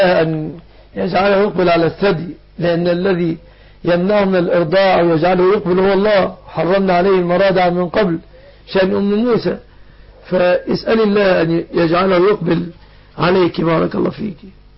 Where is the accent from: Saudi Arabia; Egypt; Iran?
Egypt; بلادنا مصر